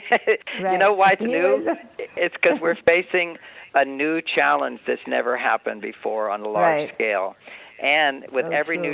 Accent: Texas, United States; I grew up in Texas, you know.

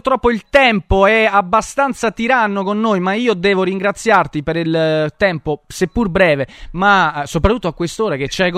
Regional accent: Bergamo, Lombardy, Italy; ma io sono sono di Bergamo bassa, questa è la verità, capito?

